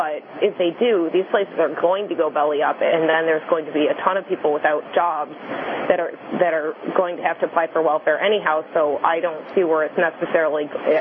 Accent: Buffalo, New York, United States; now in Windsor, California, United States; Hi, I'm actually from Buffalo, New York, though.

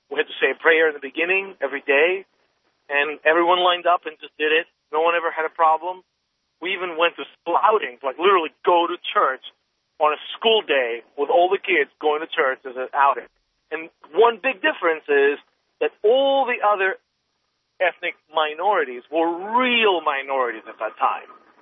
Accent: Greece; I grew up in Greece in the 80s, 70s and 80s.

